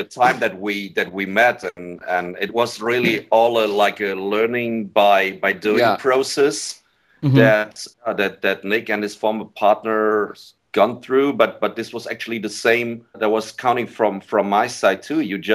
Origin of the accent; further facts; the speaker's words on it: Germany; Absolutely.